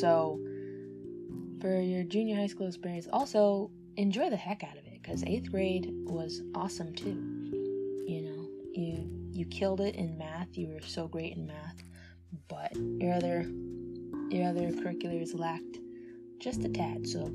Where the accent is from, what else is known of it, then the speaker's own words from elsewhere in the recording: New York, United States; So, as I said, I'm a New Yorker, right?